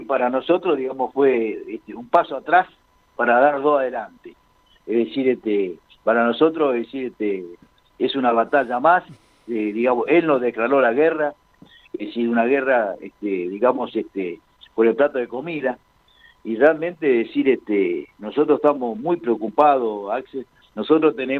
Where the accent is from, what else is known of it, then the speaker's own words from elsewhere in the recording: Berazategui, Buenos Aires Province, Argentina; yo soy de Berazategui, soy un vecino.